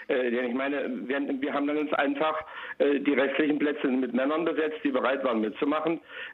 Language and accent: German; Neustadt an der Orla, Thuringia, Germany; ich war hier in Neustadt an der Orlabe, in meinem Heimatort, 15 Jahre im Stadtrat